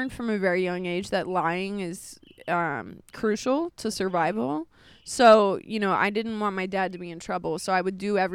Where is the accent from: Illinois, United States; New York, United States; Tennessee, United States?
New York, United States; born there; Yeah, I was born in New York.